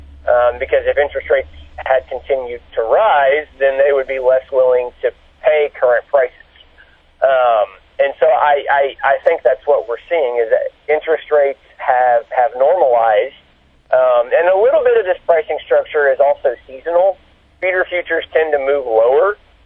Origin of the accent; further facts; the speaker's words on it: Texas, United States; So, obviously, my home state, Texas, has seen drought, has lack of grass.